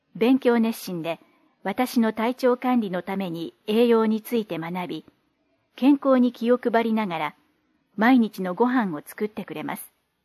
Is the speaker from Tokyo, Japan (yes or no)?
yes; Arakawa, Tokyo, Japan; 私は荒川区で生まれ、荒川区で育ちました。父はイギリス出身ですが、私はこれまでずっと日本で暮らしています。